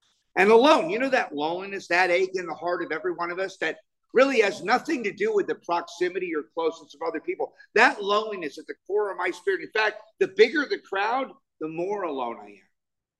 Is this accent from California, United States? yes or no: yes; Malibu, California, United States; And I said, well, I grew up in Malibu.